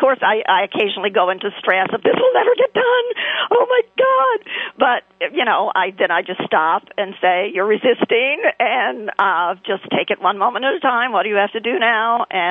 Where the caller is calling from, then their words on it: New York City, New York, United States; I'm calling from New York City. I'm back in New York.